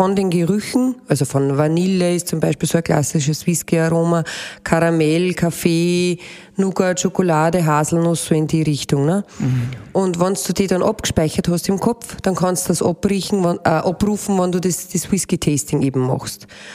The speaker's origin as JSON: {"language": "German", "town": "Roggenreith", "region": "Lower Austria", "country": "Austria", "said": "Grundprodukte, das sind bei uns halt Roggen, wir kommen aus Roggenreit, logisch."}